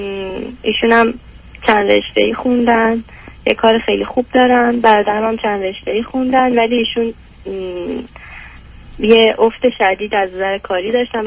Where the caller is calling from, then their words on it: Michigan, United States; من سمت میشیگان هستم.